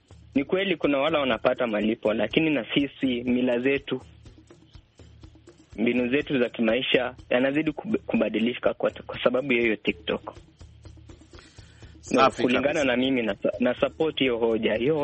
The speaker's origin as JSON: {"language": "Swahili", "town": "Kobujoi", "region": "Nandi County", "country": "Kenya", "said": "Natoka Kenya, mkoa wa Bonde la Ufa, sehemu inaitwa Aldai Kobjoy."}